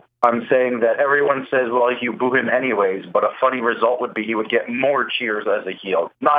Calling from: New Jersey, United States; from New Jersey.

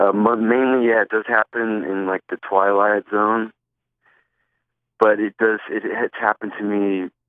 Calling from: California, United States; from California.

